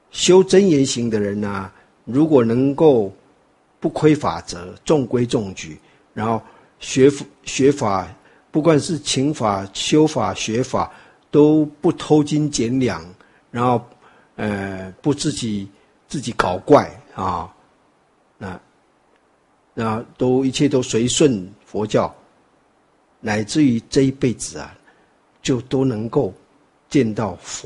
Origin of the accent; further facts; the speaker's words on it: Taiwan; 我们台湾话说大帅哥了